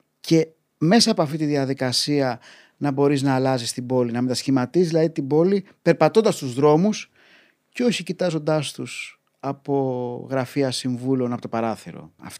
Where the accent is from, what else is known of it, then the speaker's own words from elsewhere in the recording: Glyfada, Attica, Greece; also born or lived in Gkizi / Thessaloniki; Γεννήθηκα στο Γκίζι, έξι χρονών, μετά πήγα Γλυφάδα, μετά σπούδασα και έκανα γυμνάσιο Λύκειο, μετά σπούδασα Θεσσαλονίκη. Μηχανολόγος, μηχανικός, 5 χρόνια και μετά γύρισα και έχω μείνει σε διάφορες περιοχές τα τελευταία 3+ χρόνια μένω στον Γκάζι.